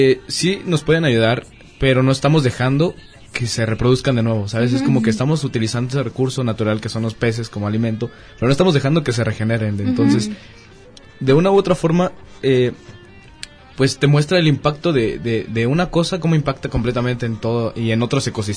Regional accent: San Cristóbal de las Casas, Chiapas, Mexico; yo soy del sur de México, soy de Chiapas, y realmente sí ha habido como un cambio muy fuerte. Uh-huh. Yo lo he notado mucho en, principalmente en el clima. Mi ciudad, generalmente, bueno, San Cristóbal de las Casas

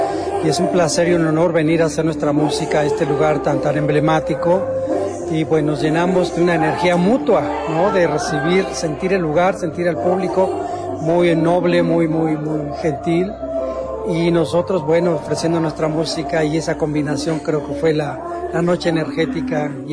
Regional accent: Mexico City, Mexico; born there; Yo nací en la Ciudad de México y los temas siempre están inspirados en la ciudad donde yo nací, en el centro especialmente

